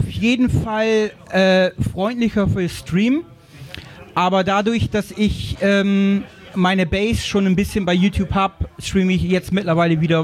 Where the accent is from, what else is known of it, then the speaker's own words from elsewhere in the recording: Bremerhaven, Bremen, Germany; Also ich komme hier aus Bremerhaven und fühle mich auch wohl hier in Bremerhaven.